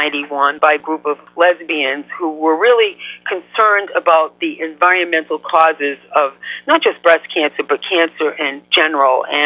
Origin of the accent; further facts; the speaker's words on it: Hyannis, Massachusetts, United States; they were having a gathering in my hometown here on Cape Cod in Hyannis